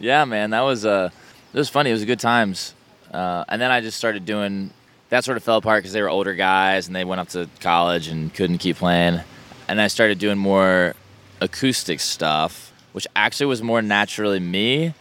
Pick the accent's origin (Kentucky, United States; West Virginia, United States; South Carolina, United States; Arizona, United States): South Carolina, United States; Seneca; Yeah, so I grew up in Seneca, South Carolina.